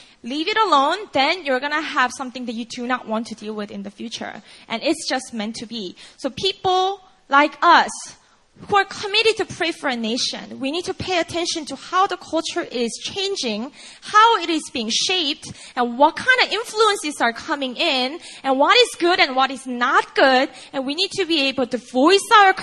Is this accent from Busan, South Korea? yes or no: yes; Busan, South Korea; English is a second language; moved away as an adult; I grew up in Korea. I was born and raised here. I grew up in a city called Busan. It's a poor city down in the south. It's rather traditional. It's more rough around the edges, and that's my background. And I never left Korea until I was 20.